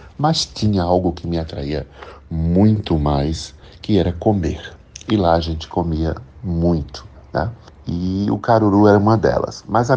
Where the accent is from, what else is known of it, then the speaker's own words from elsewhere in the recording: João Pessoa, Paraíba, Brazil; born there; Eu nasci na Paraíba, na cidade de João Pessoa, em 1959. Portanto, hoje eu tenho 63 anos